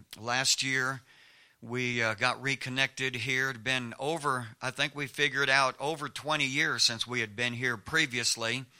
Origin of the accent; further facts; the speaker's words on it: California, United States; Some of you that have heard my testimony, you know that I was raised in California, and yet you still let me preach here, so that's a miracle.